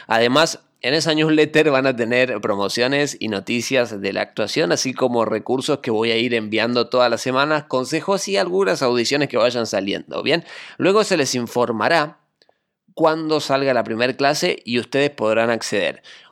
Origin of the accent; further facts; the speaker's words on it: Argentina; me preguntan, ¿por qué en dólares si sos argentino? Bueno, Argentina es un tema particular